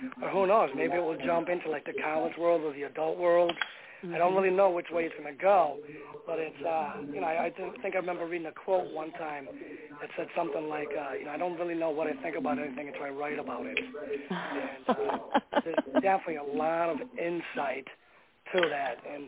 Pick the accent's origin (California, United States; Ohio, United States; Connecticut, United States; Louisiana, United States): Connecticut, United States; Hartford; born there; I was born January in Hartford, Connecticut, which is the capital of Connecticut.